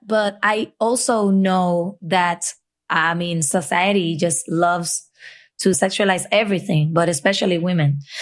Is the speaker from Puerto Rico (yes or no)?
yes; Puerto Rico; oh, you think that just because I'm from the Caribbean and our climate is like